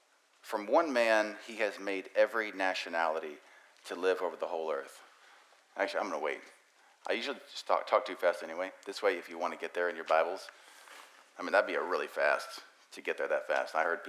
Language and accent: English; Troy, Ohio, United States; born there; But I was born in Troy, Ohio. I do know that.